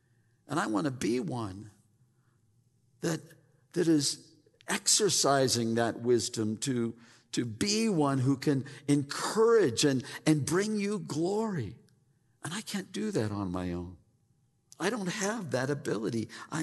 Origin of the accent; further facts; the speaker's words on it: Pennsylvania, United States; I grew up in Pennsylvania. Rain is something that we had, and rivers with water.